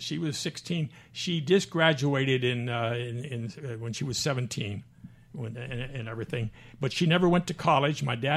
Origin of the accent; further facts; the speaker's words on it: Cardiff-by-the-Sea, California, United States; Well, I grew up in Cardiff-by-the-Sea, which is north of San Diego, and I had two hardworking parents